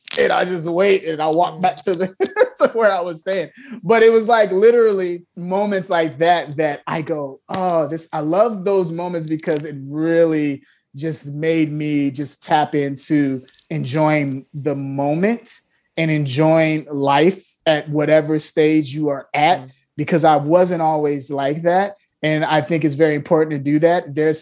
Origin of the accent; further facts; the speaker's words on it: Chicago, Illinois, United States; also born or lived in Los Angeles; just tell my story of growing up in Chicago, growing up in LA, growing up with all these things and showing how my faith brought me through.